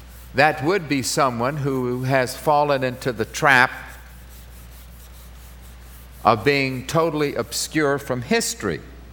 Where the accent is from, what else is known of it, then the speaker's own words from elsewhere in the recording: East Coast, United States; you people don't know her, but I'm from the East Coast